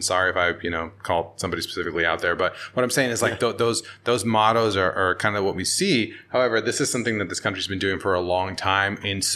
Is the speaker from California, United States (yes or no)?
yes; San Diego, California, United States; coming from, you know, I moved here 6 years ago, but, you know, I grew up, I was born and raised in San Diego.